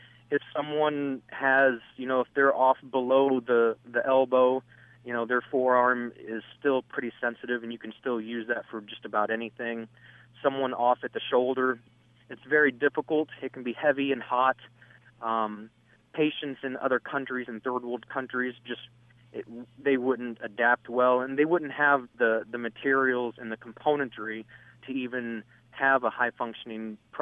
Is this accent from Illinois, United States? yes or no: yes; Nokomis, Illinois, United States; now in St. Louis, United States; That's right. Born and raised in Nokomis, class of 96.